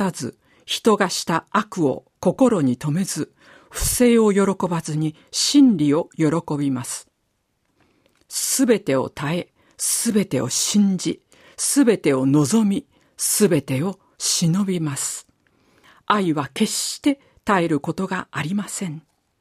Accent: Hokkaido, Japan; 私は北海道で生まれ育ちました。

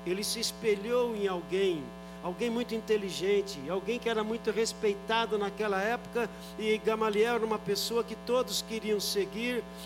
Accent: São Paulo, Brazil; born there; meu pai paraibano, mamãe pernambucana, né, eu nasci em São Paulo em 1960, portanto estou com 61 anos de idade, e fui criado dentro da cultura nordestina.

